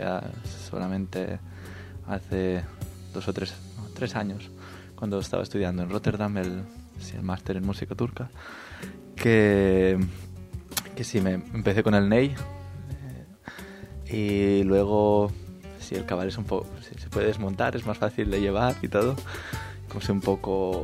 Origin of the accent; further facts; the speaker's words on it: Tortosa, Catalonia, Spain; moved away as an adult; now in Vienna, Austria; la península ibérica, de donde vengo, de Tortosa, y luego sí, la península balcánica y la de Anatolia, porque, bueno, hace unos cuantos años que me fui a Viena